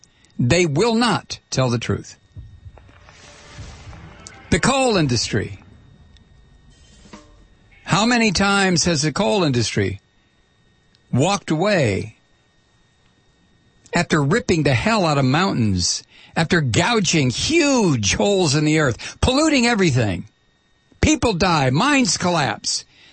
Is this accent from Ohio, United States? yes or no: yes; Toledo, Ohio, United States; I grew up in this crap. I grew up in Toledo, Ohio.